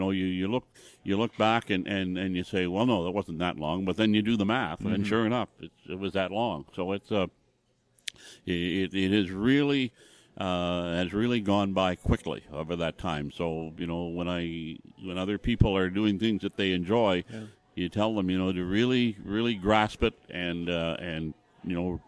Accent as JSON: {"language": "English", "town": "Campbellton", "region": "New Brunswick", "country": "Canada", "tie": "born or raised there", "said": "he was a radio station manager in my hometown in Campbellton, New Brunswick"}